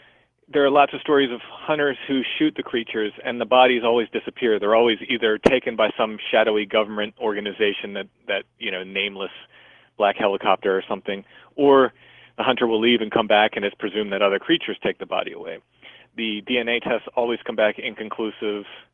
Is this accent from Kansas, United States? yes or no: no; Maryland, United States; I grew up in Maryland, so I think next I'm going to hit Maryland.